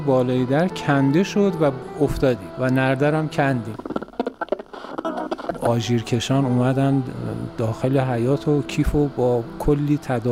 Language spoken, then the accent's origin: Persian; Tehran, Tehran Province, Iran; من متولد 9 اسفند 1349 هم در تهران به دنیا اومدم. دوران طفولیت یادم نیست ولی فکر میکنم سمت دروازه قار تهران بودیم.